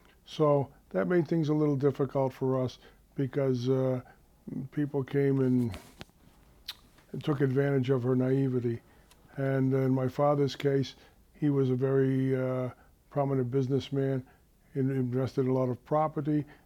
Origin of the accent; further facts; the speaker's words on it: Webster, United States; Well, it was rather interesting times, like 40s, early 50s. We grew up with family, we were fairly poor.